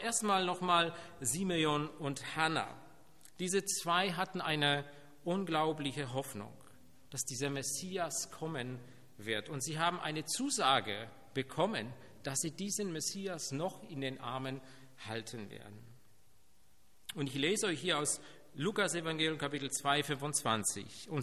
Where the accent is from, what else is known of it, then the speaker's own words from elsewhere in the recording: Poland; moved away; Also ich komme ursprünglich aus Polen